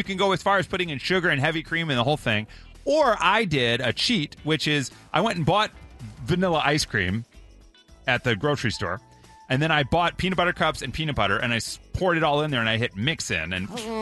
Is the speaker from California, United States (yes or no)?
yes; California, United States; I grew up in California. Our prom was at the Beverly Hills Hilton, and Jason Bateman showed up.